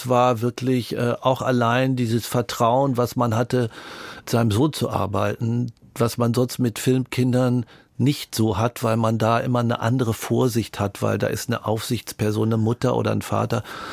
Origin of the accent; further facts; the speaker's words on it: Hagen, North Rhine-Westphalia, Germany; Und bei mir war es so, ich bin in Hagen auch groß geworden. Wir sind oft umgezogen.